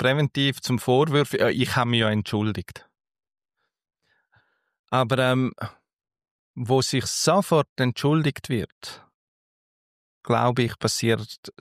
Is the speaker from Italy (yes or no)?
no; Switzerland; da sind wir Schweizer und Schweizerinnen absolute Weltmeister.